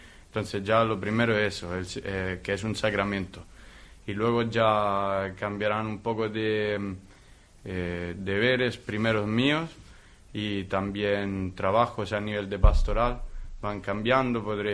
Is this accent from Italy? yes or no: yes; Italy; Spanish is a second language; now in Spain; al principio estaba un poco asustado, como no había salido de Italia muchas veces, y entonces no sabía cómo podía ser la realidad aquí